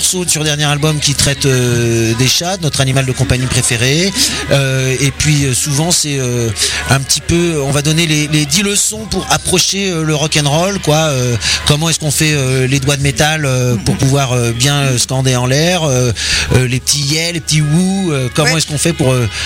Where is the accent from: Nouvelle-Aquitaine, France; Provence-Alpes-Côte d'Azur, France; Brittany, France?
Nouvelle-Aquitaine, France; Angoulême; also born or lived in Poitiers; On vient d'Angoulême et Poitiers